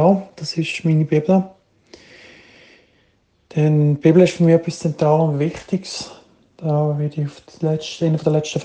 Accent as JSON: {"language": "German", "region": "Bern", "country": "Switzerland", "tie": "born or raised there", "said": "Ich bin in Kürze 33, verlobt, ein gebürtiger Berner Oberländer."}